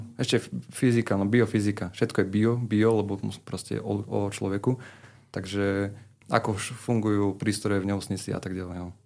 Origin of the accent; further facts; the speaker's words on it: Lisková, Žilina Region, Slovakia; ako ma Martin predstavil. Som z Liskovej, čiže dedina pri Ružomberku. A študujem všeobecné lekárstvo na Univerzite Komenského v Bratislave.